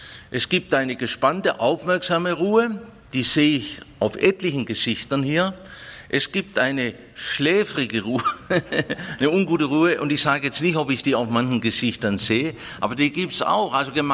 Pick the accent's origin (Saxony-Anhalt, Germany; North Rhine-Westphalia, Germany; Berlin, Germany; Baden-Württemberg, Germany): Baden-Württemberg, Germany; Da freue ich mich als Schwabe, aber als Christ freue ich mich nicht